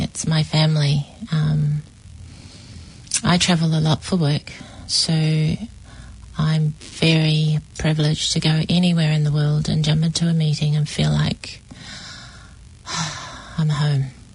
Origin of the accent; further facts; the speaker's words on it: New Zealand; born there; I was born in New Zealand, Catholic background